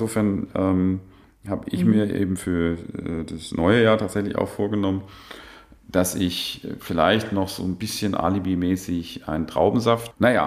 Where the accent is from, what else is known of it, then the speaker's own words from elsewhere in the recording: Bavaria, Germany; born there; ich bin ja in Bayern geboren